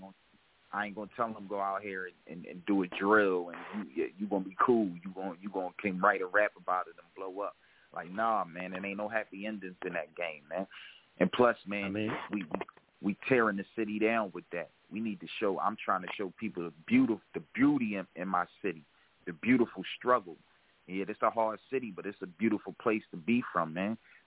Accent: Philadelphia, Pennsylvania, United States; You got to understand, as a kid growing up in Philly, these guys was my window to the world.

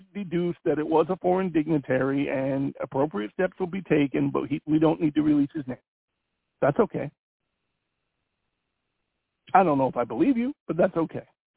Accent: Ireland; I'm Irish, so I'll say the Irish.

